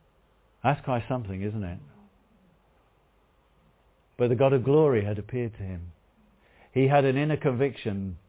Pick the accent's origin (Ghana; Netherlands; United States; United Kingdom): United Kingdom; Midlands; my hometown was this industrial town in the Midlands.